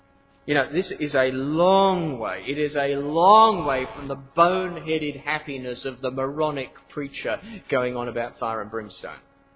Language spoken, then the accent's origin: English; England, United Kingdom; born there; Now, I said, I was born in England, and I really hate that way of buying things.